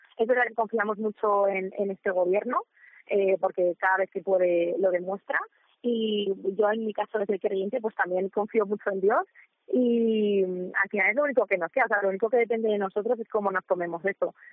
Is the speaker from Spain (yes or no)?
yes; Spain; now in Dubai, United Arab Emirates; Somos muchísimos españoles.